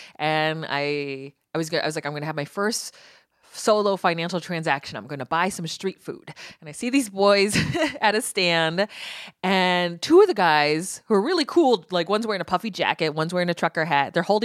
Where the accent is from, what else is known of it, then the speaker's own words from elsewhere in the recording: United States; And I, you know, this is just being an American, right?